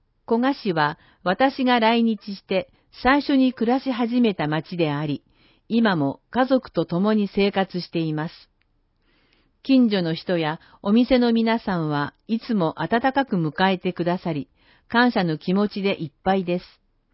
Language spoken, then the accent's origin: Japanese; Primorsky Krai, Russia; Japanese is a second language; moved away as an adult; now in Japan; 9年前に来日しました。ロシアのウラジオストク近郊で生まれ育ち、日本海を挟んだ対岸にある地域の出身です。